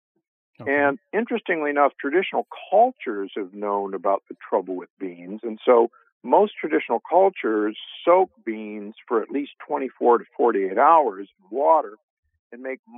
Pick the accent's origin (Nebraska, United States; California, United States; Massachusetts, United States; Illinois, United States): Nebraska, United States; Omaha; growing up in Omaha, Nebraska, which at that time hosted the world's largest stockyards